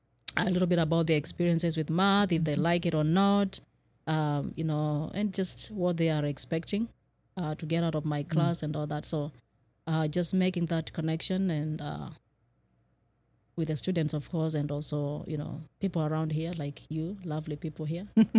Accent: Kenya; first language Kamba; English is a second language; now in United States; Like I told you, I speak my mother tongue, Kamba. And then I speak my husband's language.

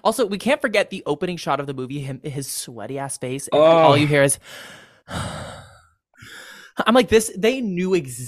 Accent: California, United States; It was Northern. I was from the East Bay area. So not from San Francisco proper, but from a suburb in the East.

